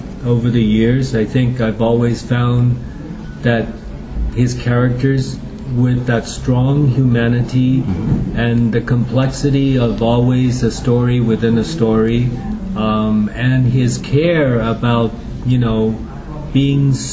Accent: Hong Kong; now in United States; I grew up in Hong Kong. My parents had just left China, and they always talk about going back to China, but I ended up spending my whole childhood in Hong Kong, which is a British colony, educated by Jesuit Catholics, then moving to America to go to school

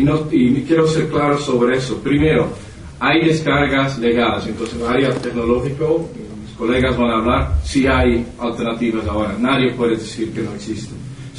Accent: Netherlands; Spanish is a second language; Yo soy holandés, entonces tengo un pequeño acento, pero espero que me entiendan.

